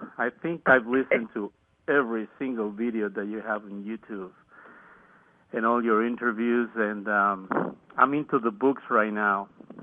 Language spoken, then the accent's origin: English; Peru; now in United States; Yeah, I live in the United States for the last 23 years. I'm originally from Peru.